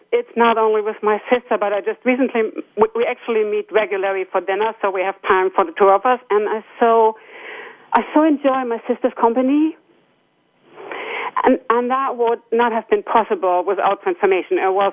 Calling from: Rosengarten, Lower Saxony, Germany; Oh, I'm calling in from Rosengarten in Germany. It's close to Hamburg.

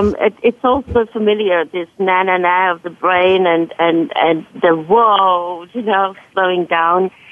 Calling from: Switzerland; I'm calling in from Switzerland

